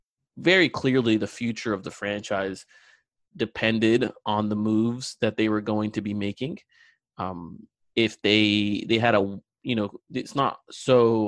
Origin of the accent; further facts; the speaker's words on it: India; also born or lived in Australia; Well, yeah, I'm Indian. I lived in Australia for about 4 years when I was young.